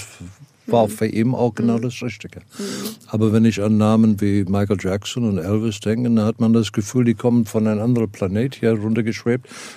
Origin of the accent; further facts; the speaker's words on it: South Africa; Ich komme aus Südafrika und ehrlich gesagt, ich habe immer damals gesagt, lass uns hier gemischte Sport spielen.